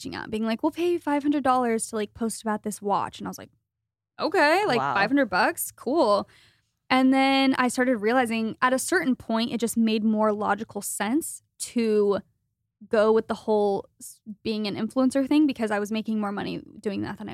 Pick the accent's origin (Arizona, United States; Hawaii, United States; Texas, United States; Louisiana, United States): Arizona, United States; Phoenix; moved away as an adult; Yeah. Originally from Phoenix.